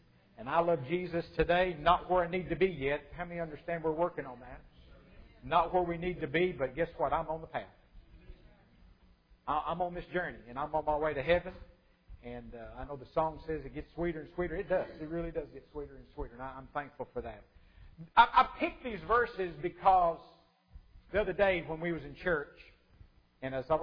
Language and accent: English; Kentucky, United States; I'm from Eastern Kentucky. I could really get by with it. Son of a bootlegger over in Eastern Kentucky.